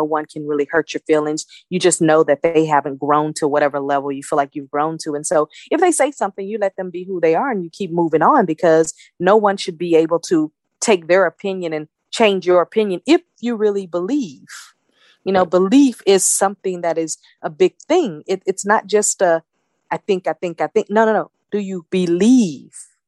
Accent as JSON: {"language": "English", "region": "Texas", "country": "United States", "said": "I mean, I'm from Texas. We greet with a hug no matter who we meet."}